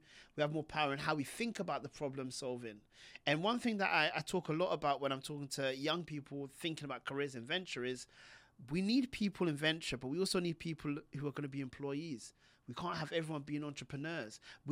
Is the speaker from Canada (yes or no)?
no; London, United Kingdom; The fact that I grew up, let's say, as a Pakistani boy in a working class community in London really matters.